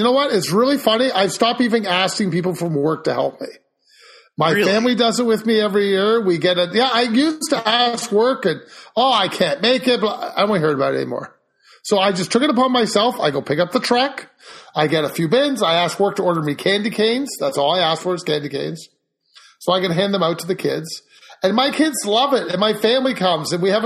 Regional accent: Canada; I'm Canadian.

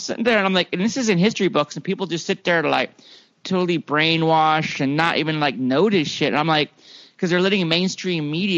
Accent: California, United States; cause like I grew up in the Bay Area.

